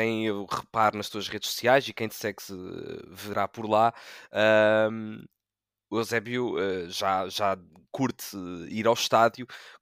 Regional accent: Coimbra, Centro, Portugal; aqui o clube da minha terrinha de Coimbra

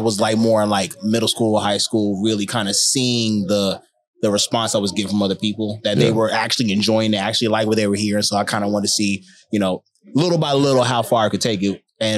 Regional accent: Charlotte, North Carolina, United States; No, born and raised in Charlotte.

